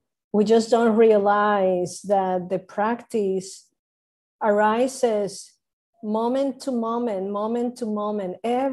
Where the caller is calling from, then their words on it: Puerto Rico; I'm calling in from Boriquen, Puerto Rico, the land of the Taínos peoples.